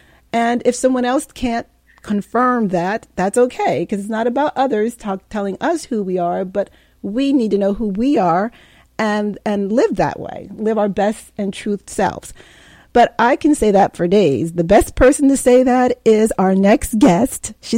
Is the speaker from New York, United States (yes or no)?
yes; Hudson, New York, United States; I grew up in Hudson, and I remember when it was a block party on Columbia Street.